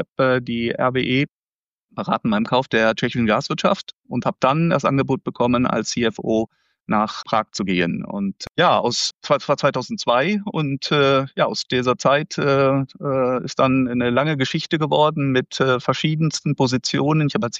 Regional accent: Wesel, North Rhine-Westphalia, Germany; also born or lived in Düsseldorf / Münster / Frankfurt; Ich bin 58 Jahre alt, gebürtig aus Düsseldorf. Ich bin in Wesel am Niederrhein aufgewachsen

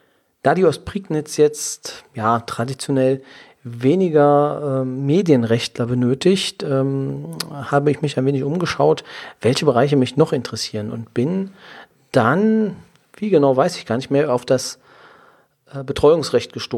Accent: Saxony-Anhalt, Germany; Ich komme aus der Nähe von Magdeburg. Im schönen Sachsen-Anhalt bin ich geboren, dort auch zur Schule gegangen, habe mein Abitur dort absolviert

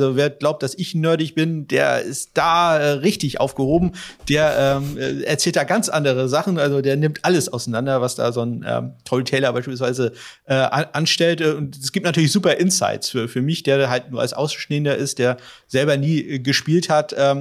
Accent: Germany; Ich bin da natürlich als Deutscher so ein bisschen außen vor

